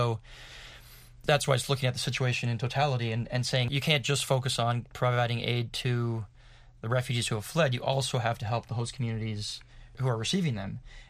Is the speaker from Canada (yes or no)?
yes; Canada; I'm originally from Canada. Canada is a small country